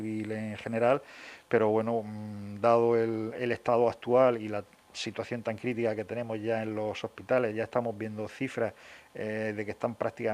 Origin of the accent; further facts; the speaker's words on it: Region of Murcia, Spain; cosa que nosotros como murcianos